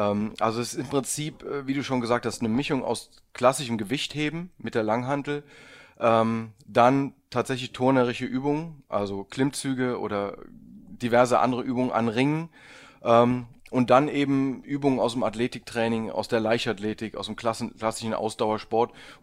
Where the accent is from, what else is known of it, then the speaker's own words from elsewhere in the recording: Trier, Rhineland-Palatinate, Germany; Bin aus Trier eigentlich.